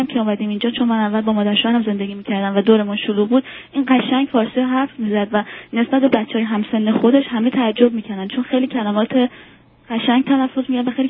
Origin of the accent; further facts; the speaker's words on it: Iran; also born or lived in Netherlands; now in Canada; ما هلند بودیم، از ایران امیگرنت شدیم اومدیم کانادا.